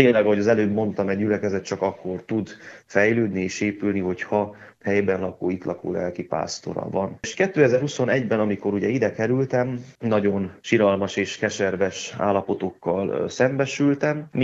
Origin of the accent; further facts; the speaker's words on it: Carei, Satu Mare County, Romania; moved away as an adult; now in Hungary; én a Párciumban nőttem fel, Nagykárolyban, gyakorlatilag nem állt szándékomban semmiféleképpen Magyarországon szolgálni.